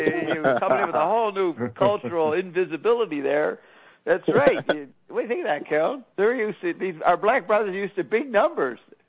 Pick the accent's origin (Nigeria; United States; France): France; now in Canada; I'm there rather detached, I'm from France, you know, I'm not really into this shit